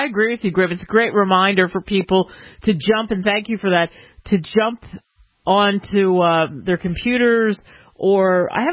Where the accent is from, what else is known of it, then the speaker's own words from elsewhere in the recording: Philadelphia, Pennsylvania, United States; as I grew up in Philly and there's the Constitution Center